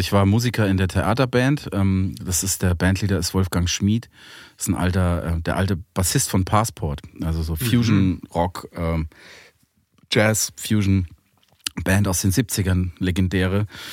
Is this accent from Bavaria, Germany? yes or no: yes; Munich, Bavaria, Germany; Ja, ich komme aus München, also ich bin gebürtiger Münchner.